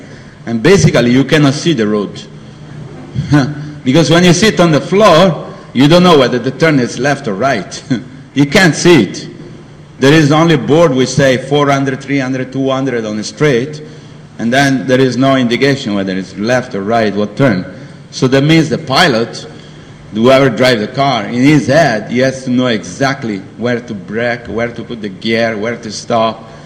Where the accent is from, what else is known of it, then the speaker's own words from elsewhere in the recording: Italy; English is a second language; because I am from Italy, I like racing car and racing bike